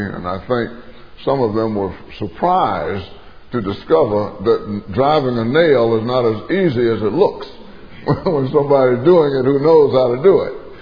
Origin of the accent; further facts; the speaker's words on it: the South, United States; I was born and raised in the South, and I know what persecution is all about.